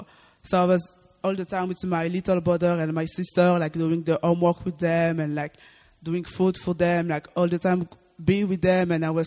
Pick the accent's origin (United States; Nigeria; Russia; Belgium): Belgium; I come from Belgium, and I'm going to speak a little bit about my story.